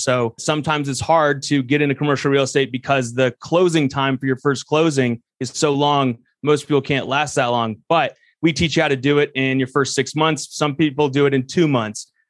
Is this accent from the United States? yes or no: yes; Denver, Colorado, United States; I came from Denver, Colorado.